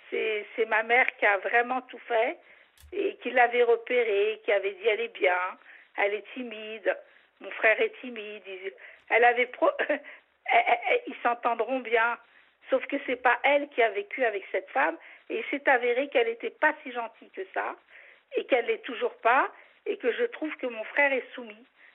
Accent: Algeria; parce que chez nous, en Algérie, enfin, dans le Maghreb

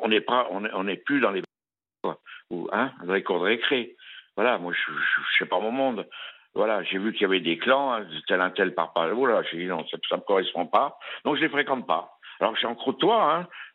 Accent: Paris, Île-de-France, France; Moi, je viens de Paris, je bosse à Paris, donc je connais bien Paris.

